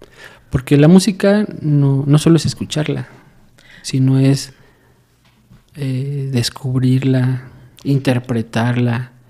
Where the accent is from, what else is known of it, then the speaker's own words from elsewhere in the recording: Mexico; aunque nuestra cultura como mexicanos le rinden tributo y fiestas a la muerte